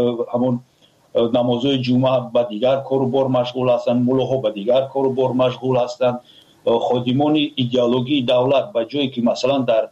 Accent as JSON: {"language": "Persian", "country": "Tajikistan", "said": "ما تاجیک هستیم"}